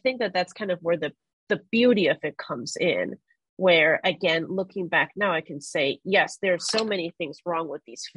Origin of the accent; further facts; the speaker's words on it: Allentown, Pennsylvania, United States; I knew I was a really lonely kid growing up in Allentown, Pennsylvania. And I was a nerdy kid. I was very ambitious from a young age because I wanted to get out of that town.